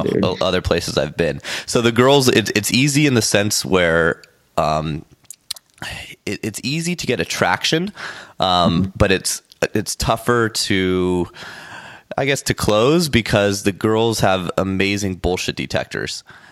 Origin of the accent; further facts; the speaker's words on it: Huntington Beach, California, United States; No way. Yeah, I actually grew up in Huntington.